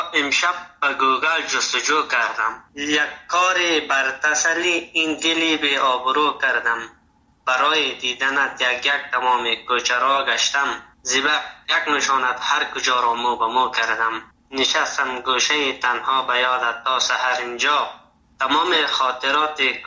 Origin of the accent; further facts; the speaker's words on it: Afghanistan; first language Dari; also born or lived in Sheberghan; اما در مجموع زبان دری به اصطلاح زبان مادریم است، فضل خدا مشکل نداره. ما همچنان زبان تحصیل ما زبان هزارگی را میفهمم، بلدیت دارم 100%. دیگه ازبکی را بلدیت دارم میفهمم،